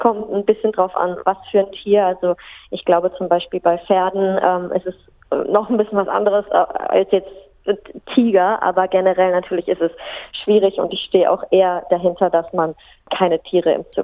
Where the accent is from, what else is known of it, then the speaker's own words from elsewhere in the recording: Germany; ich komme aus Deutschland, ich bin 29 Jahre alt